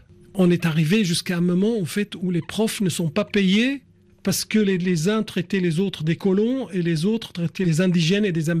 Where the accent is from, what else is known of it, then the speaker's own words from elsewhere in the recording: Aleppo, Aleppo Governorate, Syria; now in Paris, France; J'ai eu de la chance de vivre dans deux villes très belles qui sont Alep et Paris.